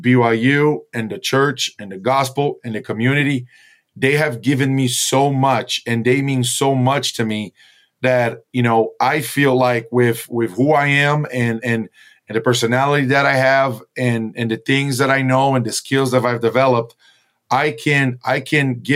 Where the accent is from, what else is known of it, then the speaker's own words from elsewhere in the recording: Brazil; Yeah, I grew up in Brazil.